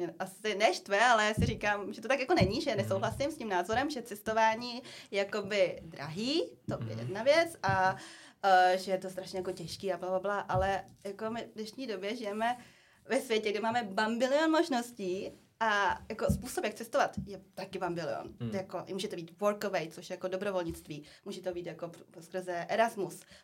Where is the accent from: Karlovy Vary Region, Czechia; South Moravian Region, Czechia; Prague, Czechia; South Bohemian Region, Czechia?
South Bohemian Region, Czechia; Netolice; z ČB jsem z Netolic, dobře, z Netolic